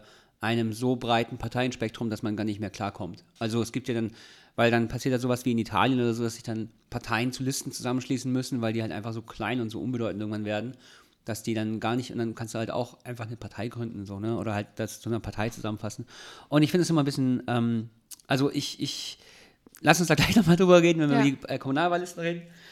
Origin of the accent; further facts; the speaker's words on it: Ulm, Baden-Württemberg, Germany; in Ulm, meiner alten Heimatstadt